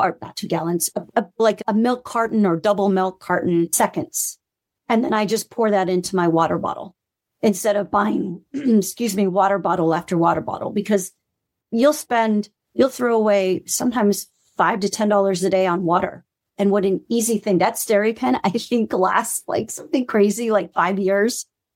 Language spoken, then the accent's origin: English; Hawaii, United States; I grew up in Hawaii.